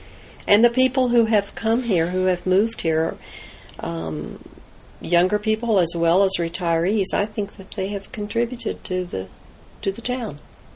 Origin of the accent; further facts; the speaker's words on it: Norman, Oklahoma, United States; I grew up in Norman, Oklahoma, went through the schools there, graduated from the University of Oklahoma in 1961, and came to Jefferson County Schools in Denver to teach.